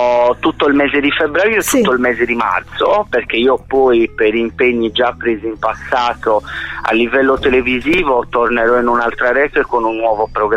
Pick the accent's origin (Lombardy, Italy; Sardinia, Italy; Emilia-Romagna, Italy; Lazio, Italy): Sardinia, Italy; Io poi sono sardo, sono di testa dura